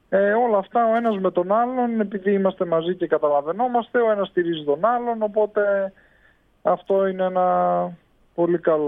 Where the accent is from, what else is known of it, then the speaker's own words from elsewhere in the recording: Ioannina, Epirus, Greece; Αυτό το διάστημα τώρα είμαι για μια εβδομάδα ξεκούραση πίσω στον τόπο μου, στα Ιωάννινα.